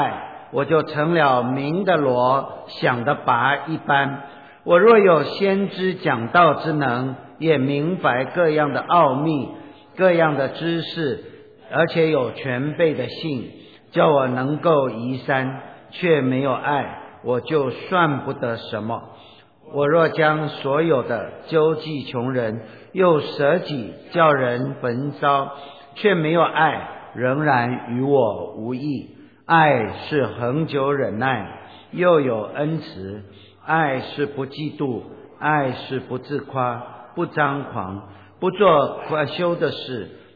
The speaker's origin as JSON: {"language": "Chinese", "country": "Taiwan", "said": "然后就忘掉我们台湾人哈、啊，对不起，我是从台湾来"}